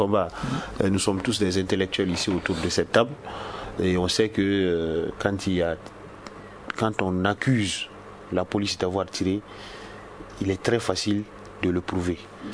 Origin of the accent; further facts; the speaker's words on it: Mali; Moi, en tant qu'homme de, en tant que Malien d'abord, moi je me suis mis devant eux